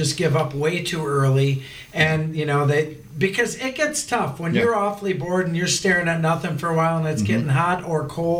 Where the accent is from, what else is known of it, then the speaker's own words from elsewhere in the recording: Waukesha, Wisconsin, United States; Being a kid from Waukesha, growing up in Wisconsin, and sitting there and watching the sunrise and hear turkeys gobbling with palm trees in the background.